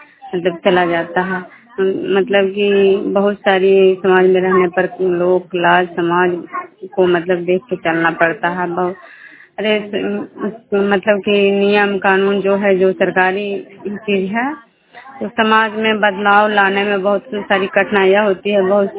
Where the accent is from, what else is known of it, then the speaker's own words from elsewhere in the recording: Vishnupur, Bihar, India; मैं विष्णुपुर ग्राम खजरा पंचायत नालंदा जिला नगरनाथ प्रखंड की निवासी हूँ।